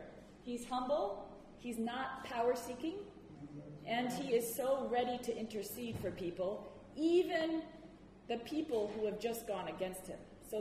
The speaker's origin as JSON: {"language": "English", "country": "Sudan", "tie": "born or raised there", "said": "I just have to point that out because I grew up in Sudan."}